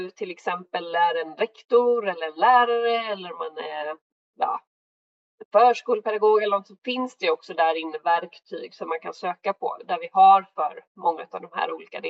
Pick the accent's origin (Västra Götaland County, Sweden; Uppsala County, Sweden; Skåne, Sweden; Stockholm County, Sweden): Västra Götaland County, Sweden; Sjömarken; also born or lived in Småland; Men jag är uppväxt i Sjömärken egentligen då.